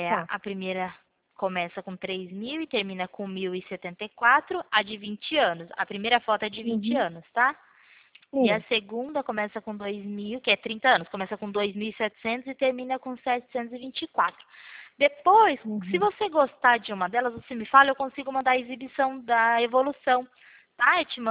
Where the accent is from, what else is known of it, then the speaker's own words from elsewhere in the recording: Pirassununga, São Paulo, Brazil; Oi, eu sou de Pirassununga, interior de São Paulo.